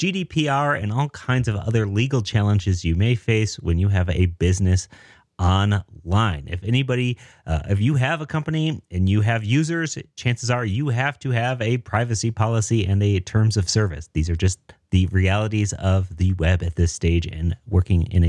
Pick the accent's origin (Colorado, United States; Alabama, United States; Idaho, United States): Colorado, United States; Denver; I'm a developer from Denver.